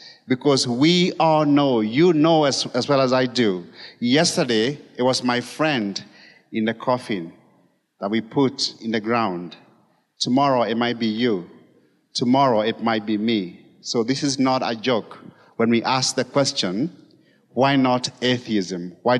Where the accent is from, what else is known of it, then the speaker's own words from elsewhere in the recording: Kijabe, Kiambu County, Kenya; moved away as an adult; also born or lived in Molo / Gilgil; I grew up here in Kenya. I grew up in part of the time in Molo, Nakuru, and in Gilgil, and then in Kijabi for most of my life growing up here. Before I went to the U.S., I was 20 years old when I went to the U.S.